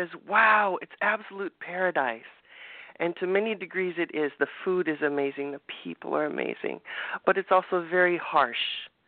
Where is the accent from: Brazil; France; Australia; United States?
United States; Redondo Beach, California; born there; Well, I was born in Redondo Beach